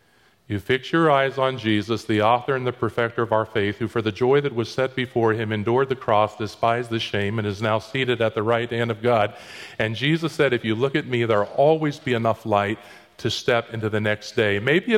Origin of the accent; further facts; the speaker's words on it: Daytona Beach, Florida, United States; I grew up in Daytona Beach, 60 miles from Titusville.